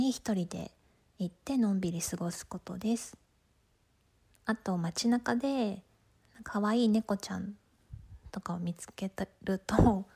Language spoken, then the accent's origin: Japanese; Tokyo, Japan; 出身地は東京です。